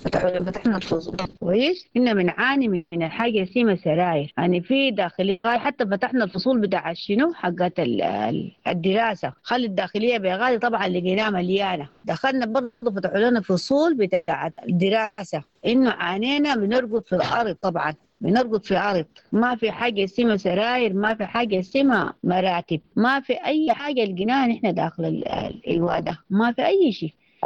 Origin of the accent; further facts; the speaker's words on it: Khartoum, Sudan; moved away; احنا نزحنا من الخرطوم.